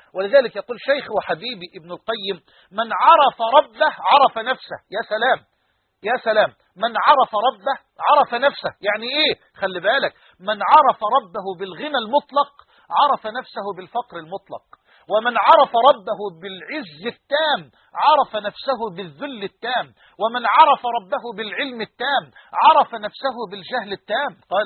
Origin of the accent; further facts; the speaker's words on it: Egypt; بلهجتنا المصريين كمصريين